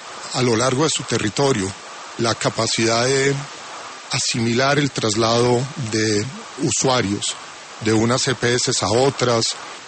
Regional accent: Colombia; Venimos pagando todos los meses la UPC que garantiza ese aseguramiento nuestro como colombianos.

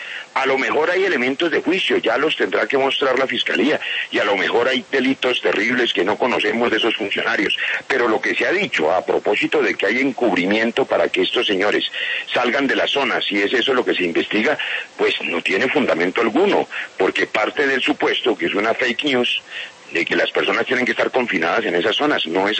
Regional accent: Colombia

